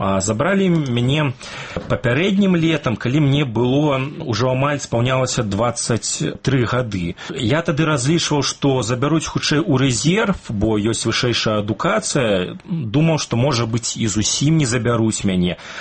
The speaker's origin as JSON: {"language": "Belarusian", "town": "Lida", "region": "Grodno Region", "country": "Belarus", "tie": "born or raised there", "said": "мой родны горад Ліда, дзе я нарадзіўся і вырас пасля студэнцкія гады ў горадзе Берасці"}